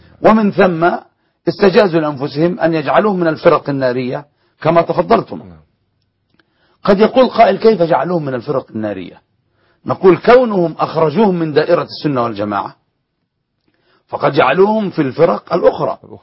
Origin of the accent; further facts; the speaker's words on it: Yemen; شغل الدعوة عندنا في اليمن فترة طويلة